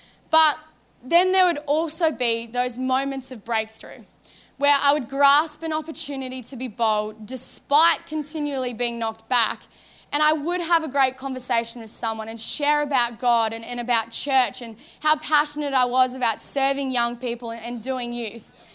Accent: Brisbane, Queensland, Australia; now in Gold Coast, Australia; And I remember I moved from Brisbane to the Gold Coast with my family after I finished school.

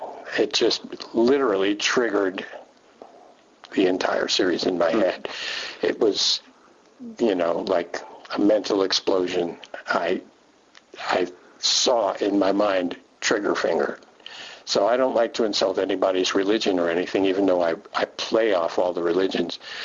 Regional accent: New York City, New York, United States; growing up in New York City and having neighbors with numbers on their arms

